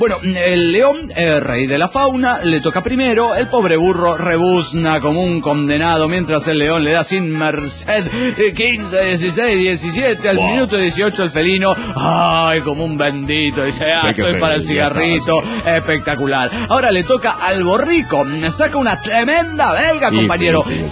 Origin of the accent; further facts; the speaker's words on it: Juchitán, Oaxaca, Mexico; yo soy de Juchitán y no de Catepec, donde me han ubicado varias veces.